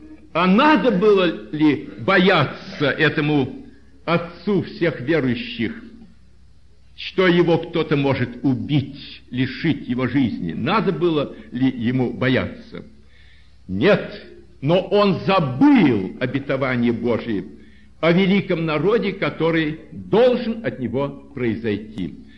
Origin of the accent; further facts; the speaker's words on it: Saint Petersburg, Russia; Я, как уроженец города Ленинграда, вспоминаю многие достопримечательности этого чудесного города